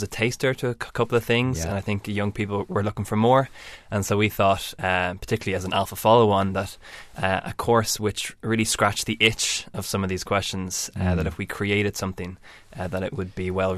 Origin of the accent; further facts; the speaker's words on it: Ireland; I feel a very privileged person, particularly as an Irishman.